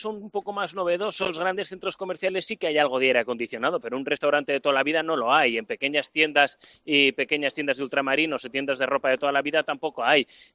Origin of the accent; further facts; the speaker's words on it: Madrid, Community of Madrid, Spain; now in Belgium; yo recuerdo que soy de Madrid